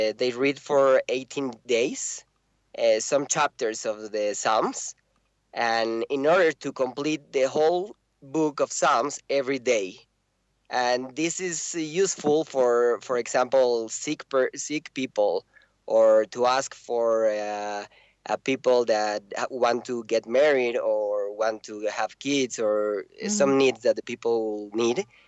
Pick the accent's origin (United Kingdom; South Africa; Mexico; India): Mexico; now in Los Angeles, United States; I'm from Mexico and I am living now in LA.